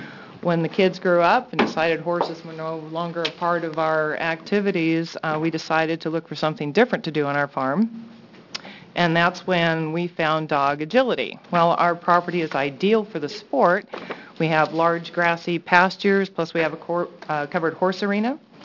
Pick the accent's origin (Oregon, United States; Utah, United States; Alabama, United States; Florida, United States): Oregon, United States; Beaver Creek; I'm from Beaver Creek, Oregon, Clackamas County.